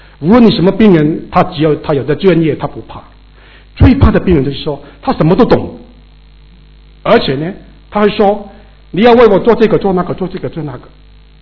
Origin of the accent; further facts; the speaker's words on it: China; 我觉得我们中国人很聪明的